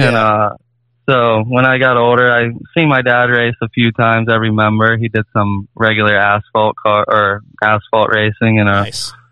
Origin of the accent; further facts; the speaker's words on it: Ohio, United States; I grew up here in Ohio, like southeast Ohio, more southern.